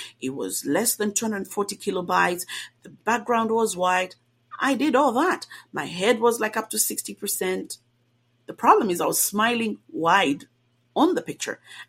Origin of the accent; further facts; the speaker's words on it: Luanshya, Copperbelt, Zambia; born there; I was born in Luansha, so I would indicate Luansha, right?